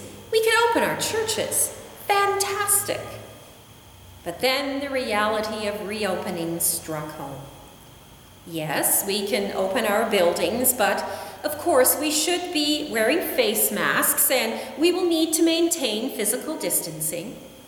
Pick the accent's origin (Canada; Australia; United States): Canada; What else have I learned about Canada, about being Canadian in this pandemic time?